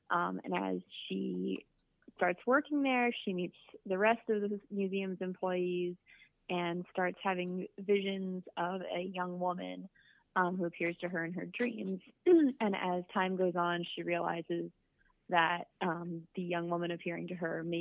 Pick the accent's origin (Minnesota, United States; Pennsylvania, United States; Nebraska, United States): Pennsylvania, United States; Philadelphia; so I grew up in Philadelphia, and there are a lot of really, really old buildings in the city of Philadelphia, obviously.